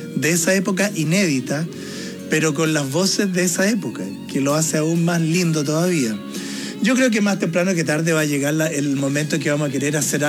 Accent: Valdivia, Los Ríos, Chile; yo vengo llegando hoy día de mi tierra. Claro que sí, no es fácil, no hay muchos lugares en Valdivia.

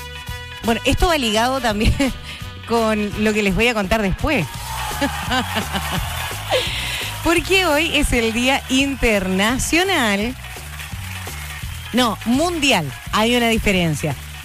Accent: Currupulli, Los Ríos, Chile; Esto es en Currupulli, en San Pablo, pues. De ahí somos, de Currupulli.

